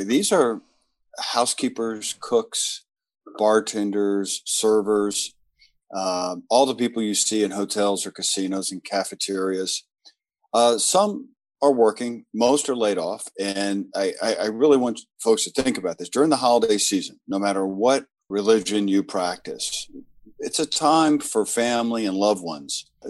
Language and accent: English; Southern United States, United States; I'm from the South originally.